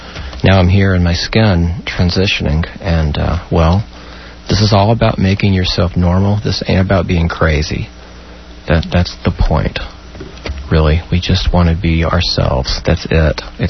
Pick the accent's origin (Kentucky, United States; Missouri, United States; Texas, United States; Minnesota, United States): Texas, United States; Houston; I'm from Houston, and a lot of people I knew growing up are from the upper Midwest, Indiana, Illinois, so forth.